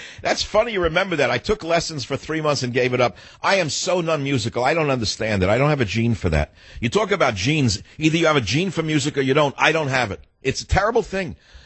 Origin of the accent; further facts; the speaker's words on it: New York, United States; now in San Francisco, United States; I'm originally from New York, lived in San Francisco all these years.